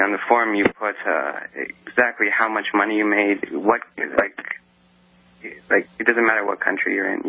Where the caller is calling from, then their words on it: Toronto, Ontario, Canada; So anyway, I'm calling from Toronto, obviously, and I just wanted to mention that we have the same tax laws as you guys.